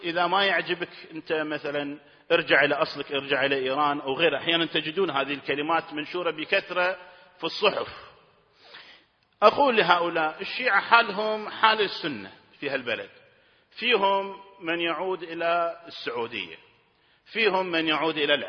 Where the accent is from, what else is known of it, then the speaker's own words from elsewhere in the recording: Kuwait; على أساس أنا كويتي حالي حالك